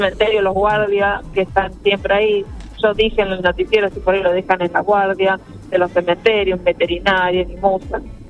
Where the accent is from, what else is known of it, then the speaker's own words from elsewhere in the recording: Granadero Baigorria, Santa Fe, Argentina; Yo soy de Granada, Baigorria